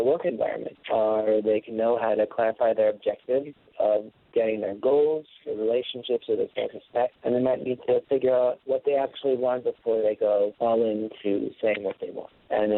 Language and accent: English; New York City, New York, United States; And, I'm from New York City. I bet you can tell who I was rooting for.